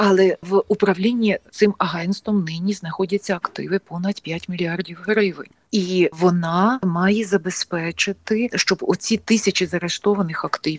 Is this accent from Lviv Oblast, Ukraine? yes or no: yes; Lviv, Lviv Oblast, Ukraine; в моєму рідному Львові